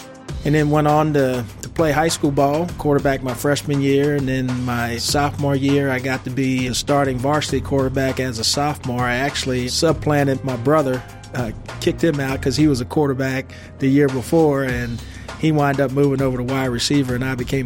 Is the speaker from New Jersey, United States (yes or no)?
yes; Palmyra, New Jersey, United States; Well, I'm from Palmyra, New Jersey. That's where I was born and grew up there. It was a small town, just right across the bridge from Northeast Philadelphia.